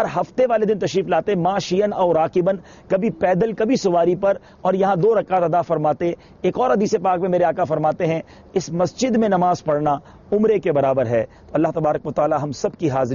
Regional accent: Karachi, Sindh, Pakistan; ہم باب المدینہ کراچی سے ہیں۔

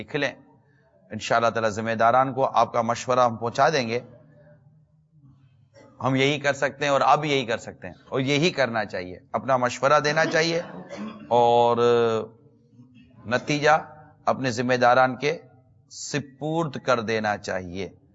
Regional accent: Pakistan; ہمیں پراؤڈ ہے ہمارے پاکستان، ہم کہیں کہ میں پاکستانی ہوں الحمدللہ، اور دنیا کے جس ملک میں بھی ہوں مگر پاکستانی ہوں الحمدللہ

